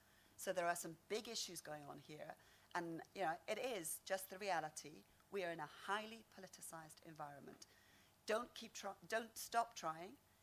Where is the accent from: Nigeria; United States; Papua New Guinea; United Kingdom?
United Kingdom; as a British MEP, my capital in terms of negotiating is diminishing as the months go by.